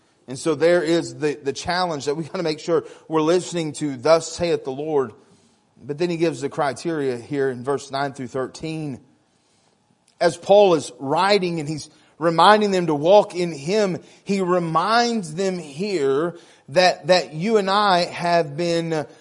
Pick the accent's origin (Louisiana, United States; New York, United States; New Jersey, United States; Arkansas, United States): Arkansas, United States; people did not have a hard time telling that I was from Arkansas. I said words like, y'all.